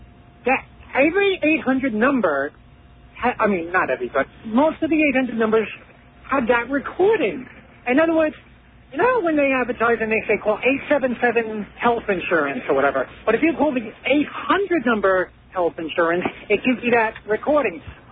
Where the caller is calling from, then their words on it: New Jersey, United States; I'm calling from the New Jersey Turnpike on the car phone.